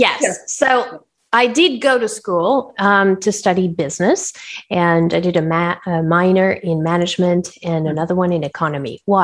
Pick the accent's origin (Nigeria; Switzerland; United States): Switzerland; also born or lived in Colombia; my mom is from Colombia and I grew up in Switzerland, actually. We moved to Switzerland when I was a child and I grew up there until I was 14. So French, Spanish were kind of my base languages.